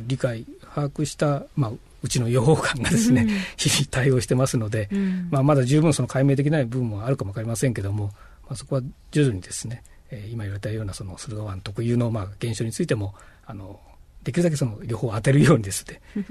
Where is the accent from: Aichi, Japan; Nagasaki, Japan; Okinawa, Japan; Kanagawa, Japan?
Aichi, Japan; 私、まあ、出身が、まあ、愛知県なんですけども